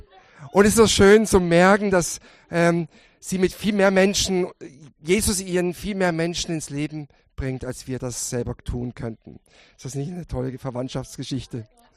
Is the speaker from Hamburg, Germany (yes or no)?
no; Baden-Württemberg, Germany; accent: southern German; Und seit 28 Jahren in Würzburg. Wir kommen aber, ihr hört das ein bisschen raus, ich habe einen süddeutschen Klang in der Sprache. Wir kommen aus Südbaden, Freiburg, Basel, da unten die Ecke her.